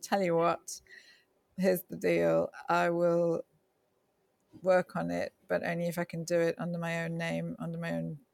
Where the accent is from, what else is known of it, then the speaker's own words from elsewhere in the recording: Liverpool, North West England, United Kingdom; it's my home city. I'm from Liverpool